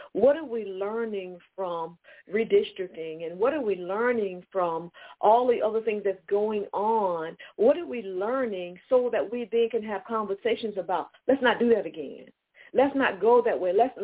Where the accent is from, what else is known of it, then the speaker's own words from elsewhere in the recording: Chesapeake, Virginia, United States; I grew up in the Fairfield Parkwood section of Chesapeake, Virginia, because we're coming from the Virginia Beach, Chesapeake area.